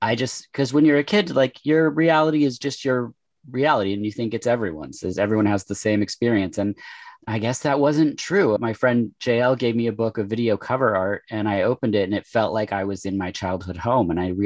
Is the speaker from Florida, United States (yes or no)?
no; Oregon, United States; I am born and raised in Oregon. I live in Portland now for the past like 20 years, I guess.